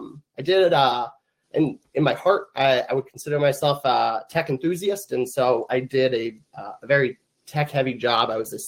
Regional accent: Massachusetts, United States; I grew up in central Massachusetts, went to high school there.

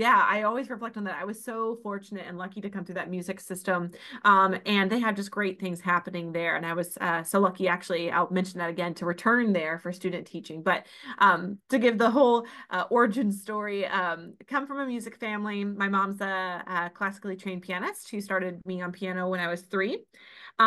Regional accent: Plano, Texas, United States; so I come from a music family back in Texas. We're from the Dallas area, Plano specifically.

